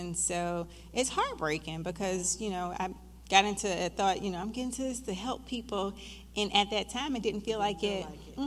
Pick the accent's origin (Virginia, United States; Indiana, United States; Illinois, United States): Virginia, United States; Varina; I grew up in Verina, and I'm like, I've got to go in the inner city.